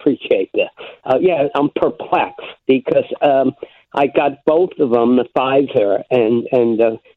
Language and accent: English; New York, United States; I'm 68 years old, and the weather here is schizophrenic. I'm from New York